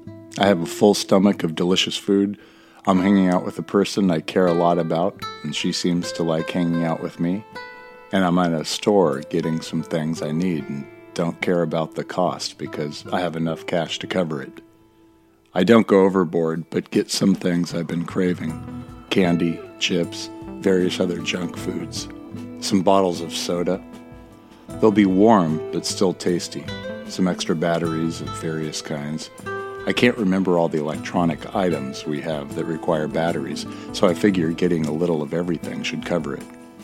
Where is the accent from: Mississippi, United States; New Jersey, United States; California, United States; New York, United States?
California, United States; as a Californian, I start to have problems if I don't have me some sourdough bread at least once a week.